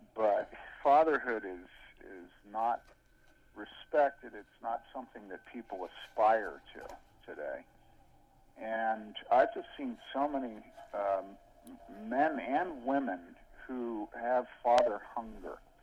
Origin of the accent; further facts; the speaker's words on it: Havertown, Pennsylvania, United States; we grew up 11 minutes from your church, and I grew up on Rodman Avenue in Havertown.